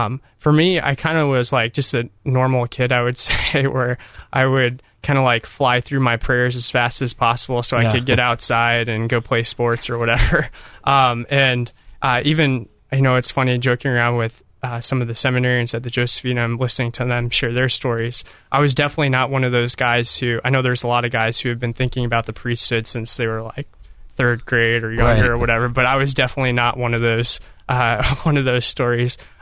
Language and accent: English; North Carolina, United States; born there; also born or lived in Washington / New Mexico / Oklahoma / Illinois; I was born in North Carolina, went to Washington State, New Mexico, Oklahoma, Illinois, wow. England, Hawaii, Minnesota. So like all over the place, a lot of moving around growing up.